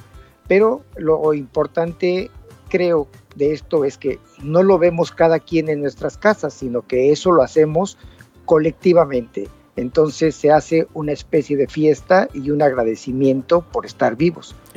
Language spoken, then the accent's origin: Spanish; Mexico; Se entiende que somos mexicanos